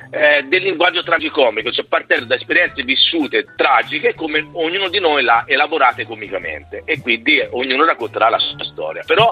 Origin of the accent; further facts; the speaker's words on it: Tuscany, Italy; casa mia il ciclismo è il secondo sport vissuto da toscano, in mezzo alle biciclette